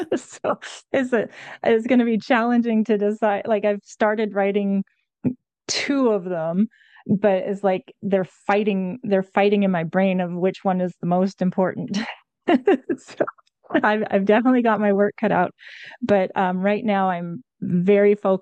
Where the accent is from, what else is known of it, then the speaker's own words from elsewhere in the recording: Canada; Well, I'm Canadian, so I don't know the history of the United States very well.